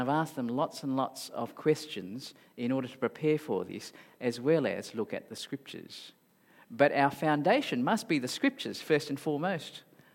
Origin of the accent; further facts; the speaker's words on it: Singapore; also born or lived in Malaysia; now in Australia; I was born in Malaysia. I grew up in Singapore before going out to Australia. So therefore, I'm a Malaysian-born Chinese Aussie, which makes me very mixed up, right? And so I might speak to you in a different accent depending on who I look at.